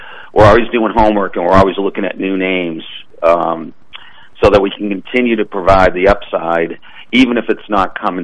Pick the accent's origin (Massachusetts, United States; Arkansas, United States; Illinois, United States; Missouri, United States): Massachusetts, United States; Boston; I grew up in the Boston area, and so all those companies were around me